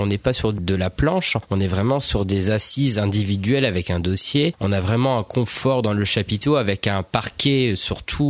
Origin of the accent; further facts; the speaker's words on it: Le Mans, Pays de la Loire, France; je suis originaire de Courguin et du Mans.